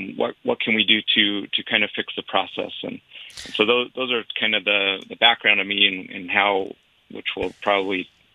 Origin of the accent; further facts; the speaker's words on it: Utah, United States; I'm born and raised in Utah. I was born in Provo, and then my dad served his LDS mission in southern Utah, in Hurricane part of it. And so he fell in love with it there. And so we moved there when I was 4.